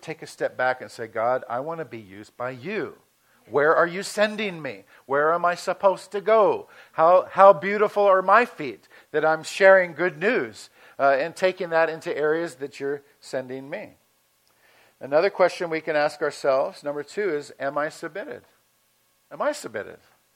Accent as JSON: {"language": "English", "town": "Santa Barbara", "region": "California", "country": "United States", "tie": "born or raised there", "lives_now": "Placerville, United States", "said": "Terry and I were Southern California. I grew up in Santa Barbara. It's a beautiful city."}